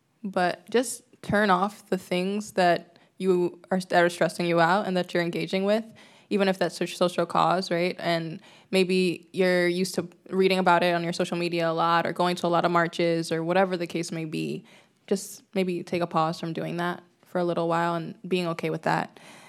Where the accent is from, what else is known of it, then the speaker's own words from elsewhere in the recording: New York, United States; now in Leeds, United States; I'm not from this area. I'm from New York.